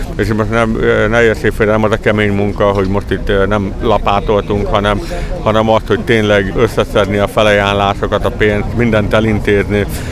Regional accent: Miskolc, Borsod-Abaúj-Zemplén, Hungary; Én magam vasgyári vagyok, diósgyőr vagyok, miskolci vagyok. Itt is születtem a vasgyárban, nem csak azért, mert a kórház itt volt, hanem itt is laktunk ténylegesen.

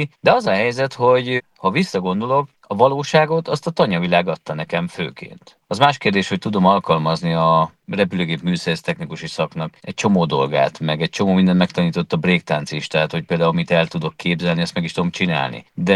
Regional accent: Budapest, Hungary; én alapvetően 17. kerületben születtem, és ott is éltem.

